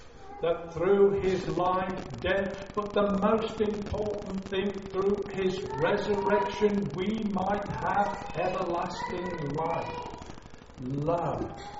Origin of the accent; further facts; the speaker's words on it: West Midlands, United Kingdom; I remember as a child, I was walking from Blackheath down to Old Hill, which was 6 miles in the Black Country where I grew up.